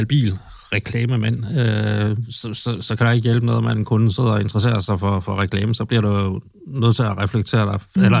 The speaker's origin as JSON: {"language": "Danish", "town": "Aarhus", "region": "Central Denmark Region", "country": "Denmark", "said": "Jeg er jo også fra Aarhus."}